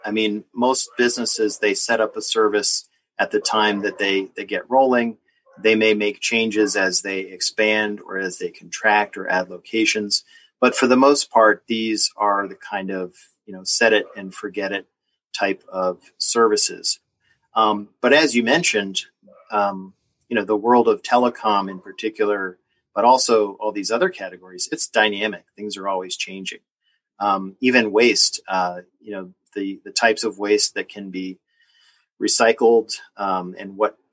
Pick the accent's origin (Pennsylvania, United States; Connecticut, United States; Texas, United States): Connecticut, United States; Well, I grew up in New England, which, you know, may seem like kind of a nebulous place to folks living in the South, but specifically, I was born in Southern Connecticut